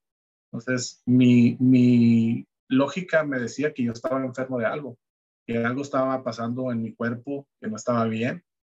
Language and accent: Spanish; Ciudad Obregón, Sonora, Mexico; Soy de Ciudad Obregón, Sonora, en México. Tengo 37 años. Soy casado, tengo dos hijos y soy ingeniero industrial